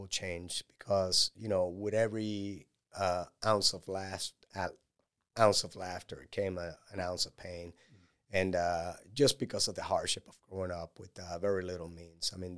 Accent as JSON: {"language": "English", "country": "Puerto Rico", "tie": "born or raised there", "second_language": "English", "said": "I grew up in a coastal town, so I wasn't part of the hip-hop culture."}